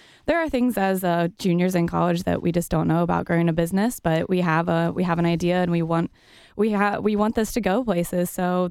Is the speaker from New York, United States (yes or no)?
no; Cincinnati, Ohio, United States; I am from Cincinnati, Ohio.